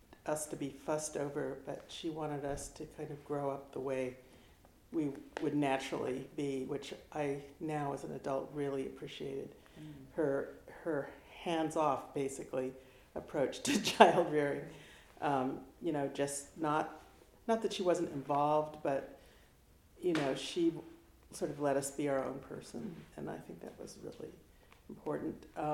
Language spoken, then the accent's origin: English; Ventura, California, United States; My early childhood in Ventura, we lived near the beach, and that's a very important part of my background because my mother loved to take us to the beach every single day